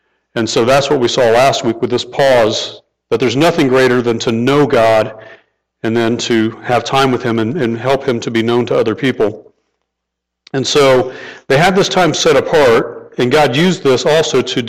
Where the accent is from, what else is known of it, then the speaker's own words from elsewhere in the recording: California, United States; born there; I was born in California. I have no clue where that is.